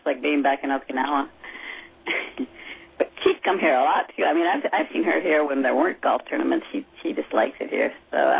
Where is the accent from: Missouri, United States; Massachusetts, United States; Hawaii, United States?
Hawaii, United States; Yeah, but we're also from Hawaii, and we're used to playing in this kind of, as strong as it was, that's, fairly common for us.